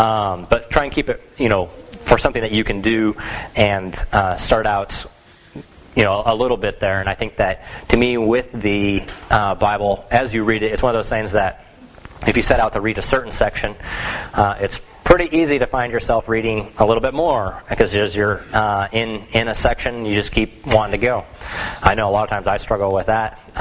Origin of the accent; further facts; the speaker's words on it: Klamath Falls, Oregon, United States; I can remember where we grew up over in Klamath Falls at Nile Street.